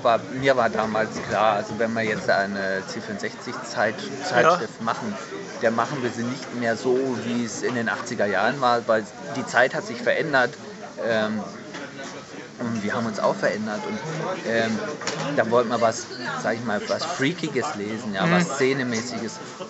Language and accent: German; Baden-Württemberg, Germany; Aus der Gegend von Stuttgart.